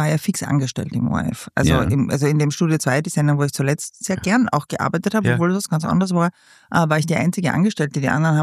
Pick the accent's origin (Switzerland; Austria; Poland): Austria; Vienna; Also ich bin in Wien sehr, sehr verwurzelt. Ich habe ja immer auch gesagt, ich bin Wienerin eigentlich.